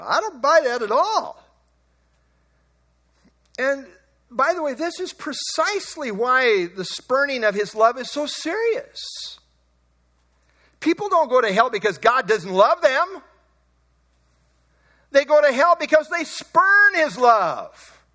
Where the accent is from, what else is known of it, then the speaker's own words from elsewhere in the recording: Beemer, Nebraska, United States; And I grew up in the Beamer Mennonite Church, Beamer, Nebraska.